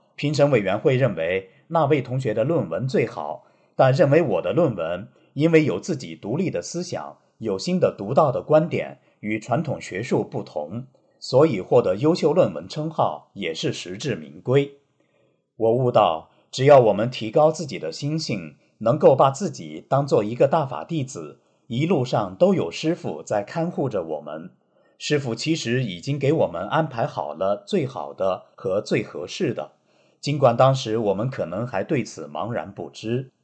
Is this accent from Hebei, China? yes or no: no; Anhui, China; 他知道我是安徽人